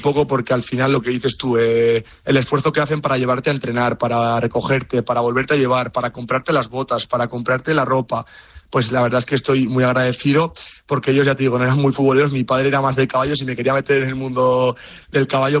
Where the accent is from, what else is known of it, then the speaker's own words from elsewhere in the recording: Navarre, Spain; lo que busco es la felicidad y soy navarro